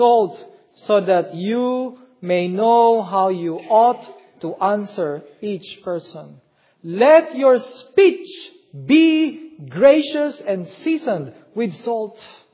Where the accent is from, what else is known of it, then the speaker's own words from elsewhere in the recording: Philippines; English is a second language; now in United States; When I talk, people know that I am not originally from the U.S. because of my accent. And hence, people ask me, "Where are you from originally?" And I tell them, "From the Philippines."